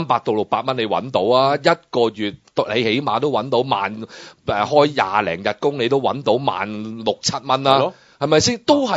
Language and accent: Cantonese; Hong Kong; 第一，作為一個香港人，又覺得好悲哀啦。